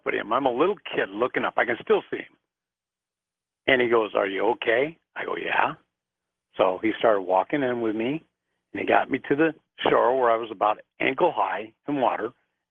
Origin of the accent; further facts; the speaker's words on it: La Puente, California, United States; I grew up in La Puente, California. And we used to go to Huntington Beach every summer.